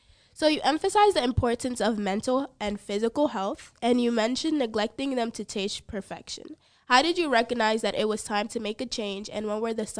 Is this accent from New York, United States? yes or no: yes; Bronx, New York, United States; we're both from the Bronx.